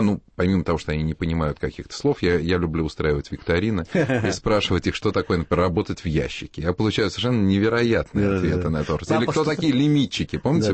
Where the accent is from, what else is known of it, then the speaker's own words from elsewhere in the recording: Moscow, Russia; Ну, я не из Нью-Йорка, из Москвы.